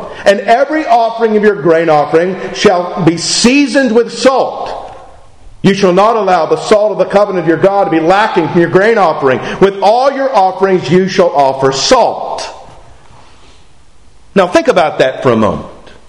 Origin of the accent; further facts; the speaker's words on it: Charleston, West Virginia, United States; where I grew up in West Virginia, not too far from where I grew up in Charleston, there used to be these huge salt mines.